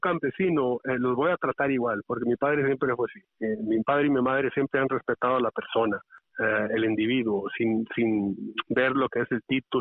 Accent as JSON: {"language": "Spanish", "region": "California", "country": "United States", "tie": "born there", "said": "mi padre era documentado y yo también, como nací en California"}